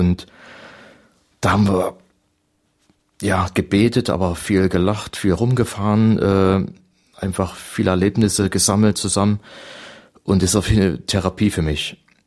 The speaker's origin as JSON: {"language": "German", "town": "Pirna", "region": "Saxony", "country": "Germany", "lives_now": "Ireland", "said": "ich komme aus Sachsen und wie ich manchmal sage, Obersachsen. Und gebürtig aus Pirna bei Dresden, vielleicht bekannt durch die vielen Hochwasser der Elbe. Und jetzt bin ich aber in Irland. Und jetzt aber hier in Balderschwang"}